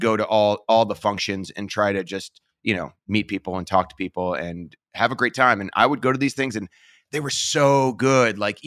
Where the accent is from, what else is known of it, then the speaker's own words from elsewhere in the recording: Parma, Ohio, United States; I was born in Parma, Ohio, and I lived there my entire life. Grew up kind of, I guess, middle class, you know, and it was a great place to live.